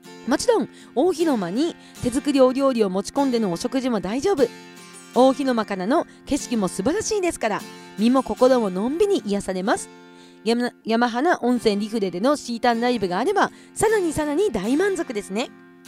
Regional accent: Kushiro, Hokkaido, Japan; 地元釧路の

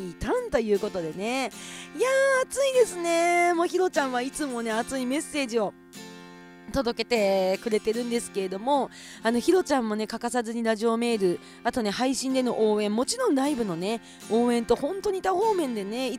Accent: Kushiro, Hokkaido, Japan; オイラとはその5ヶ月後の2015年の1月の3日地元釧路の

